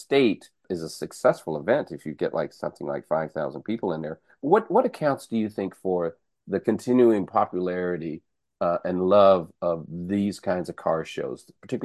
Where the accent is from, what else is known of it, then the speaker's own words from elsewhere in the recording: Laredo, Texas, United States; Paso, like I grew up kind of in Laredo.